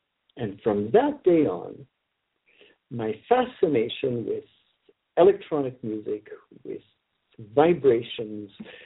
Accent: Toronto, Ontario, Canada; I grew up in Canada, and as a Canadian, we were very used to the multicultural society, first of all. I grew up in Toronto

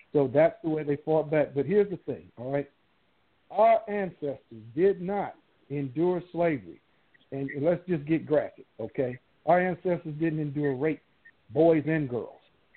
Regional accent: Chicago, Illinois, United States; Listen, I grew up in Chicago

